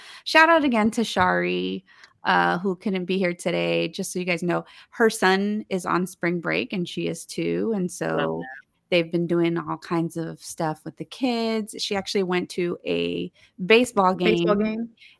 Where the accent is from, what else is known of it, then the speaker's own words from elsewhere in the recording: San Francisco, California, United States; I mean, I grew up in San Francisco. We had earthquakes all the time.